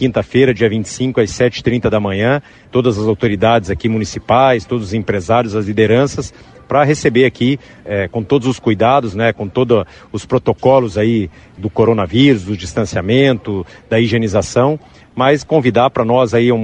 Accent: Brazil; O Brasil é desafiador, mas a gente acredita no país, como brasileiros que somos, né?

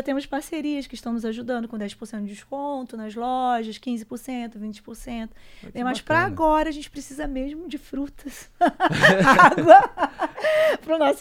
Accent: Rio de Janeiro, Brazil; now in Cascavel, Brazil; Nós temos esses percalços, essas dificuldades, mas também temos muitas coisas boas lá, né? Mas eu escolhi Cascavel para residir e viver a minha vida mesmo.

